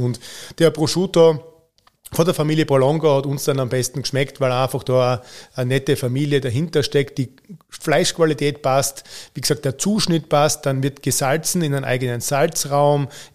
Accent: Austria; bei uns in Österreich

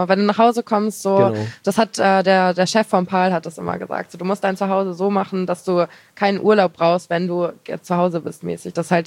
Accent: Oldenburg, Lower Saxony, Germany; also ich bin auch aus Oldenburg eigentlich, das ist auch die Ecke da bei Hamburg.

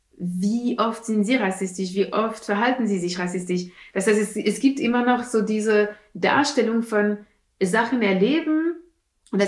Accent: France; moved away as an adult; now in London, United Kingdom; habe das erst bemerkt, als ich nach London gezogen bin mit 20 und dann haben mich die Leute gefragt, wo kommst du her? Dann habe ich gesagt, so ja, mein Vater kommt aus Algerien, meine Mutter aus Martinique.

